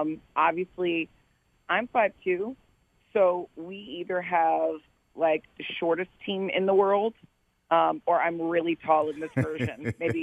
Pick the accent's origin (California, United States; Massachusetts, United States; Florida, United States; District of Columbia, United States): Florida, United States; Vero Beach; I grew up in Vero Beach, Florida. Huge football fan. Always wanted to play.